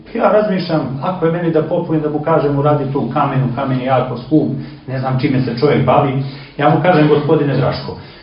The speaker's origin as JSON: {"language": "Serbian", "town": "Zagarač", "region": "Danilovgrad", "country": "Montenegro", "said": "ja dolazim iz sela Zagarač u Staroj Crnoj Gori, odakle su porijeklom Velimirovići"}